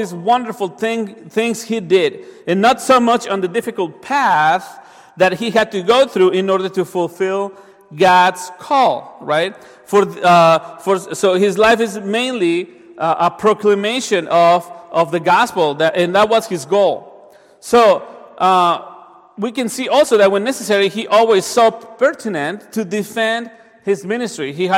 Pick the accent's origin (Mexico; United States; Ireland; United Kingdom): Mexico; English is a second language; that takes me to what even people, you know, from my home country did during World War II, and they also, you know, pay the ultimate price. During World War II, Mexico sent troops